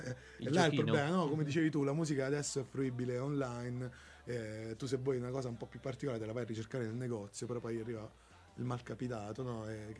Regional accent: Agropoli, Campania, Italy; Per esempio i … mi viene un nome a caso, anche perché sono del mio paese, lo voglio dire così, è un gruppo che è di Agropoli

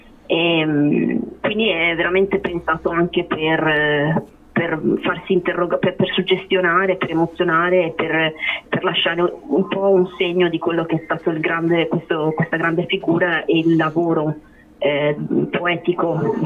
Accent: Veneto, Italy; io in quanto veneta e di Rimpettaia

